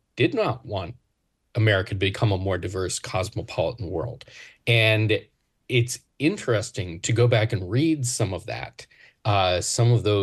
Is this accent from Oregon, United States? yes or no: no; Tennessee, United States; You know, I grew up in Tennessee, and my family goes way back in Appalachia and rural parts of the country.